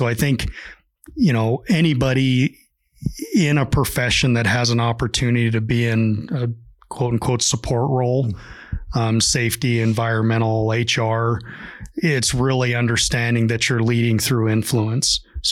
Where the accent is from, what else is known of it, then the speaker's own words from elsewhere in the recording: Nevada, United States; growing up in Nevada, going to school close to Nevada and then ultimately coming back to Nevada to work, I never realized we were a mining state.